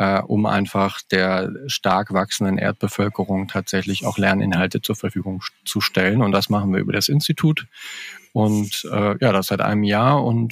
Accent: Germany; born there; geboren in der DDR, den Mauerfall sehr aktiv miterlebt, dadurch, dass wir am 10. November von Ost nach West gewechselt sind.

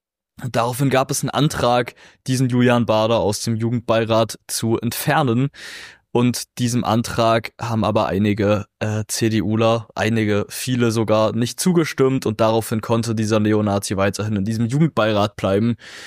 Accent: Zwickau, Saxony, Germany; als in Zwickau in meiner Heimatstadt

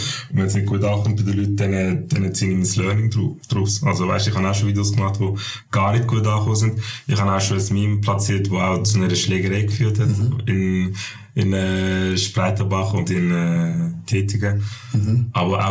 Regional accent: Basel, Basel-Stadt, Switzerland; Eigentlich zum Glück einfach, weil der Einzige, der bei uns Schweizerdeutsch geredet hat, in Kleinwinigen, ist der Lehrer gewesen.

